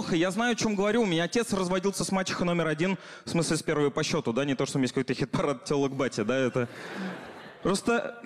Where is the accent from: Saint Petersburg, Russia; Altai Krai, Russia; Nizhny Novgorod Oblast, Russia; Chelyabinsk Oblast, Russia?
Nizhny Novgorod Oblast, Russia; Nizhny Novgorod; И я из Нижнего Новгорода, и недавно у меня появилась квартира в Нижнем